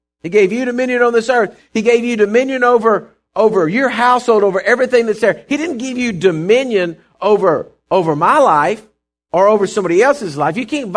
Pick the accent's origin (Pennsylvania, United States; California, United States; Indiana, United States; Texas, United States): Texas, United States; And that's why we're from the Lone Star State and we live out in the country like we do.